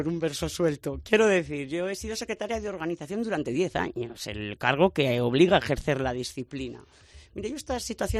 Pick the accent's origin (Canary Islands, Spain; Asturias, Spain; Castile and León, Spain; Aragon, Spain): Castile and León, Spain; Coreses; esa frase la utilizamos mucho y en coreses, en mi pueblo también.